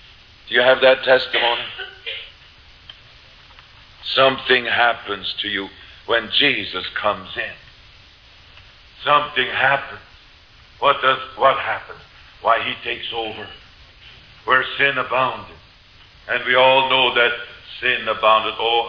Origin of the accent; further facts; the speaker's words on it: Switzerland; When Brother Lardong traveled through Switzerland with me, I took him to my hometown.